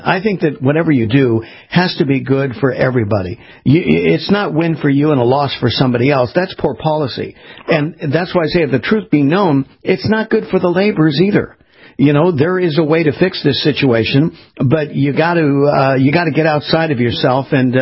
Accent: California, United States; Well, Peter, I grew up in California.

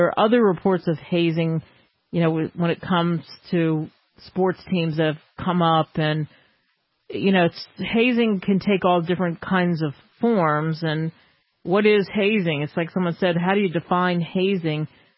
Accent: New Jersey, United States; Here's one from Kevin listening to us in the Garden State. Oh, my home state.

